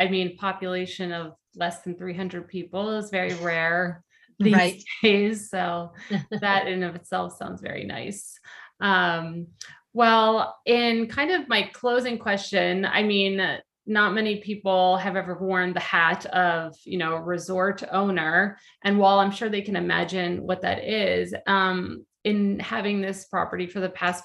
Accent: Pennsylvania, United States; my family growing up in Pennsylvania, we would go up to Vermont every year in the summer to a lake with a cabin.

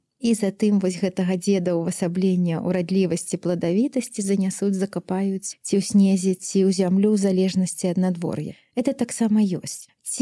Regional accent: Vitebsk Region, Belarus; А я сама з Лепельскага района, моя радзіма Лепельшчына.

